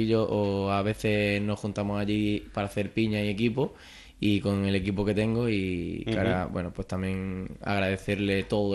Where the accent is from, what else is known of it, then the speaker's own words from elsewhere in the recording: Sierra de Fuentes, Extremadura, Spain; Soy de Cáceres